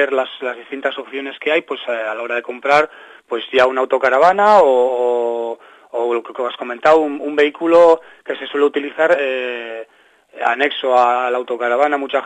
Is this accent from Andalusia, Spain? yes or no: no; Basque Country, Spain; Huesca, de Asturias, algún gallego, algún uh-huh. catalán, pero bueno, sí, principalmente la gran mayoría somos de la Comunidad Autónoma Vasca.